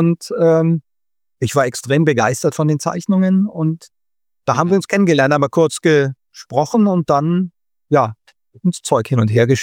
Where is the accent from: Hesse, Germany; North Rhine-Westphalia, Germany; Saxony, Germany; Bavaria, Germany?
Saxony, Germany; Leipzig; Und mein Bus zur Messe als Leipziger fährt nur alle Stunde.